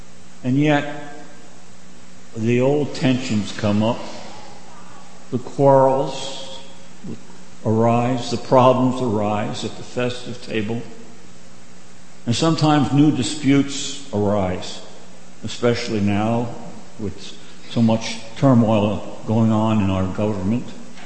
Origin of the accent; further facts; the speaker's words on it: New Jersey, United States; My hometown, where I grew up, was a lively blue-collar town in New Jersey.